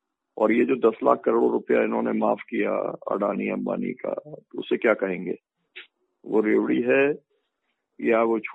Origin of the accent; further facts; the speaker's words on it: Parmandal, Madhya Pradesh, India; मेरे यहाँ पर परमंडल जो मेरा गांव है वहाँ पे 1200 महिलाएं हैं